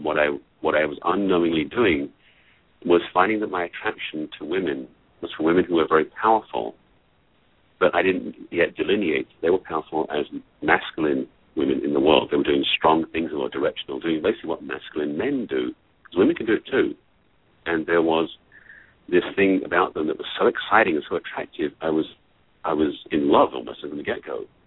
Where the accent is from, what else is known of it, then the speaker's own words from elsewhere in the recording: England, United Kingdom; I was born and raised in England, and it wasn't from a very, you know, posh family